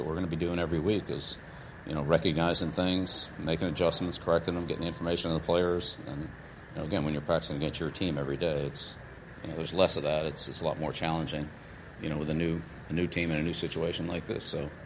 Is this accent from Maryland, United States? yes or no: yes; Annapolis, Maryland, United States; So, of course, growing up in Annapolis, you know, I was kind of a Colts fan